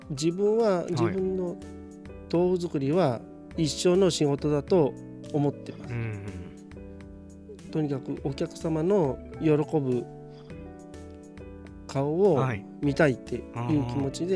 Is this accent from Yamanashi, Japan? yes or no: yes; Yamanashi, Japan; 山梨は、はい、やっぱ生まれた地、育った地であるので、うん、はい、やっぱ自信を持って、うん、山梨県民と言えることです、